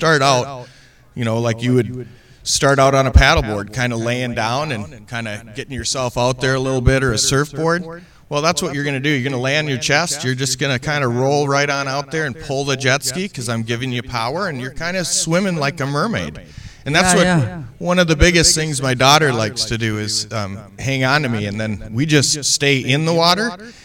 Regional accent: Minnesota, United States; born and raised in Minnesota. So, I grew up right on a lake.

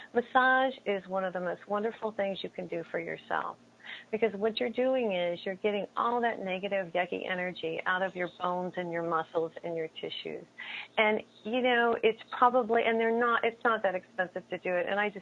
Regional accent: New Mexico, United States; And so I'm from New Mexico, and so I went to a Native American lady.

